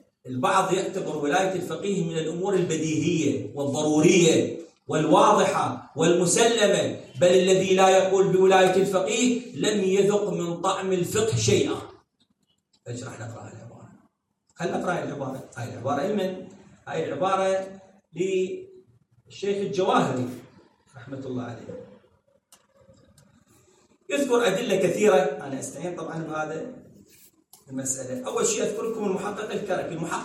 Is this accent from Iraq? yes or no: yes; Iraq; إحنا دولة عراقية 70% تقريبا شيعة إمامية